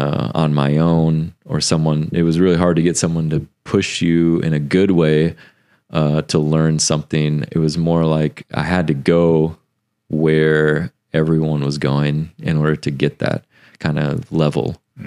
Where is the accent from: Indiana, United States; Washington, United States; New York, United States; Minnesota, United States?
Minnesota, United States; growing up in Minnesota